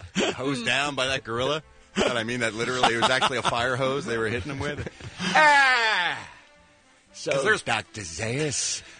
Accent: Guadalajara, Jalisco, Mexico; I was raised in Guadalajara.

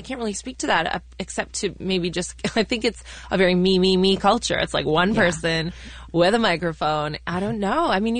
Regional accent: Canada; when I was growing up in Canada, I saw the comedy scene just a little bit when I was starting out

